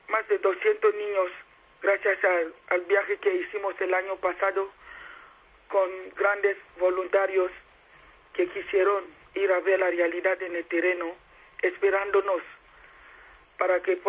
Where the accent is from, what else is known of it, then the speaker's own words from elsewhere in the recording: Cameroon; moved away as an adult; now in Spain; Salí de Camerún hace 12 años.